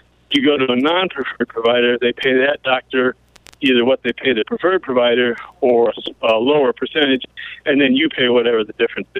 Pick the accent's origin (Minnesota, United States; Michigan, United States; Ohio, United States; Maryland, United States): Ohio, United States; Columbus; I'm actually from Columbus. In Columbus in 2017, the Ohio Health System